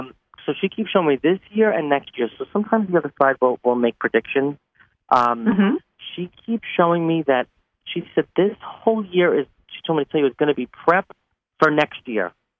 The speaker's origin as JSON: {"language": "English", "region": "New York", "country": "United States", "said": "I'm from New York, too."}